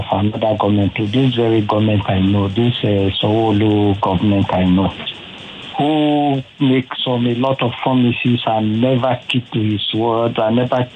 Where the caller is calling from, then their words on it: Maryland, United States; I'm calling from Maryland.